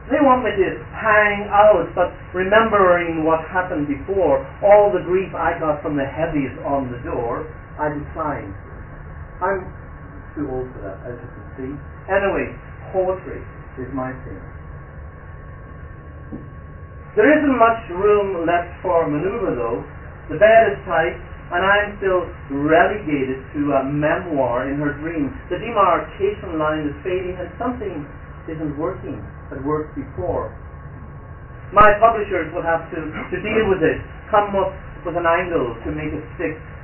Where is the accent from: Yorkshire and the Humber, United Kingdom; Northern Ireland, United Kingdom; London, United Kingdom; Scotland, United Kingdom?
Northern Ireland, United Kingdom; Derry; I grew up in Craigan, in Derry, which happened to be a Catholic enclave for Catholics.